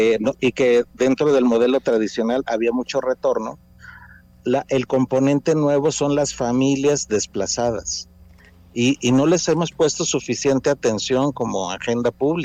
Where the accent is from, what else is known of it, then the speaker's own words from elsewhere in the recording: Mexico; De esos 221,000, más de 80,000 somos mexicanos.